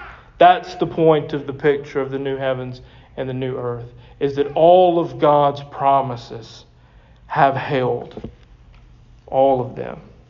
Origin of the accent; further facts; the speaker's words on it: United States; I can't say that other word, I'm American, it's my fault